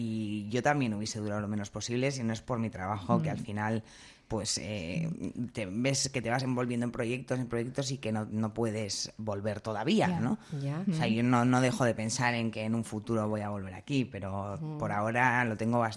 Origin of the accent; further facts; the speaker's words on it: Getxo, Basque Country, Spain; now in Madrid, Spain; soy de Guecho